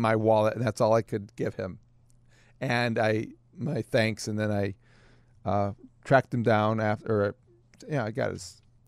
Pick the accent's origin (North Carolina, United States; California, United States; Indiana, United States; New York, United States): Indiana, United States; I can change a tire. I grew up in Indiana.